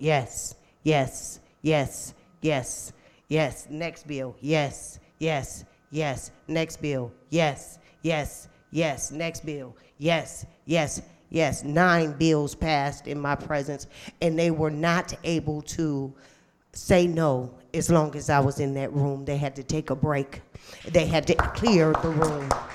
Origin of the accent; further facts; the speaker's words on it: Detroit, Michigan, United States; I remember in Detroit, right? And I'm from Detroit, and we went to Lansing